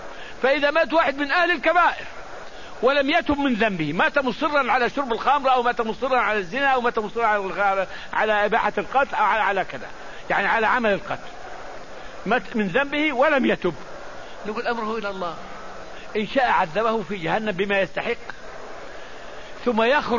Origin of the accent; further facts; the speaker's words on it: Saudi Arabia; وعندنا في المملكة العربية السعودية الجرائم اللي فيها إزالة عضو من الإنسان أو قتل إنسان لا بد من قضاء